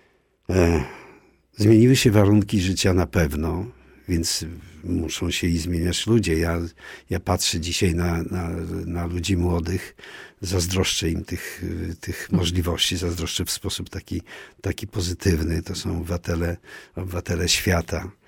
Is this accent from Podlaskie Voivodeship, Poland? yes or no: yes; Łomża, Podlaskie Voivodeship, Poland; born there; Mnie bardzo trudno jest powiedzieć, jak Łomża się zmieniła, bo ja w Łomży